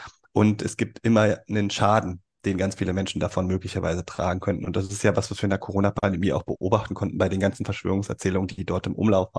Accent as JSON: {"language": "German", "region": "Berlin", "country": "Germany", "tie": "born or raised there", "said": "dass ich gerne in meine Heimat zurück möchte, nach Berlin"}